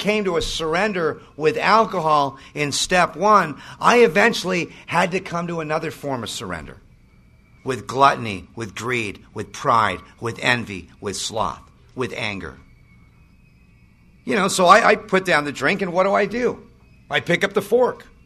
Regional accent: Malibu, California, United States; And I grew up in Malibu.

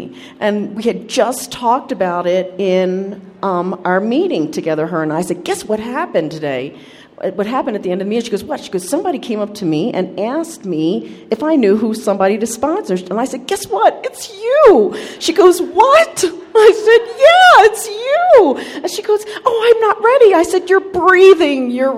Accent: Cedar Rapids, Iowa, United States; I'm from Cedar Rapids, Iowa.

